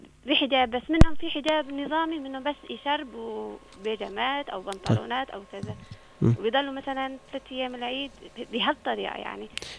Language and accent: Arabic; Aleppo, Aleppo Governorate, Syria